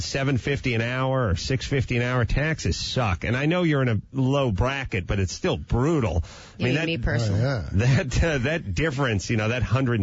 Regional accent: North Hollywood, California, United States; When I grew up in North Hollywood and I was swinging a hammer, I had this fantasy that I would talk to people on TV shows

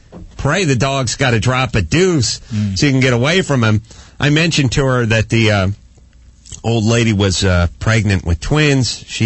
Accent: North Hollywood, California, United States; Interesting. Name after my hometown, North Hollywood Corolla.

